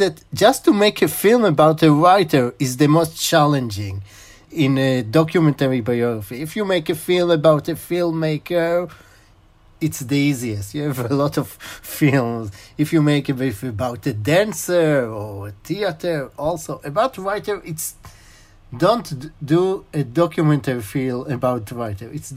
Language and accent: English; Israel; accent: Israeli; English is a second language; also born or lived in Chicago, United States; First, you can hear that I'm in Israeli, but I was born in Chicago. My father was studied in the University of Chicago, and I was born in 78.